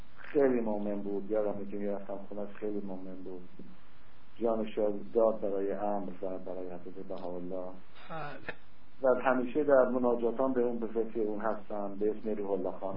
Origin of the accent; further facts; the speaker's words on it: Iran; moved away; 20 سالم در اسپانیا بودم، الان تقریبا 51 ساله که از ایران اومدیم به مهاجرت با پدر مادرم اینا.